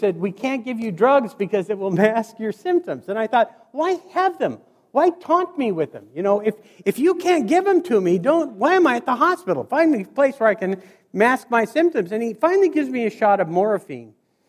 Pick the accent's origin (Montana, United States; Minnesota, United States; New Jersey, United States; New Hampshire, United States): Montana, United States; This is a hospital in Helena, Montana. I grew up in Montana.